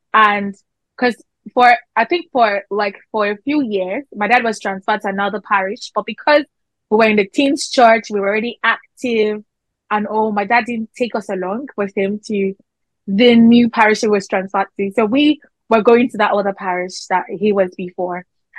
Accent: Nigeria; because, you know, as a Nigerian child, they say it takes a village to like raise a child.

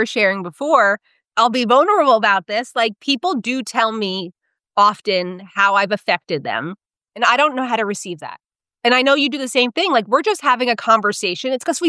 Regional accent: New Jersey, United States; Honestly, I come to that from a lot of being growing up in North Jersey. Like, I didn't realize how much my Jerseyness was different

